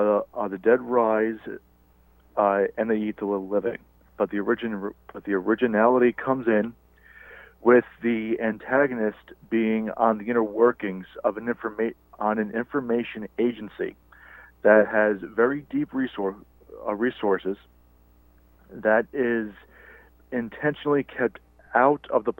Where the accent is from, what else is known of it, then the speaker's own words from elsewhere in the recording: Farmingville, New York, United States; I was born on Long Island, New York, January 21st, 1987. I grew up in a small town called Farmingville. It's almost right in the middle of the island itself.